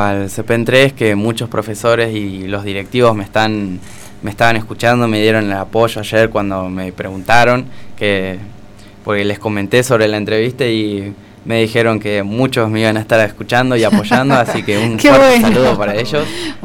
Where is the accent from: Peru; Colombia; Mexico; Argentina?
Argentina; mi país va a seguir siendo la Argentina, y ya sea que me vaya a Japón a trabajar, a donde sea, yo voy a volver porque aquí está mi familia, aquí está mis raíces.